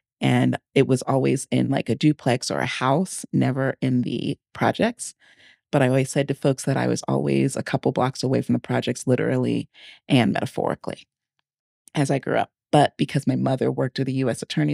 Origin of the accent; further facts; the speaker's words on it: San Antonio, Texas, United States; now in Omaha, United States; growing up in San Antonio, the neighborhood, the little circle that we were in on near the base, there's just so much like Latinos there.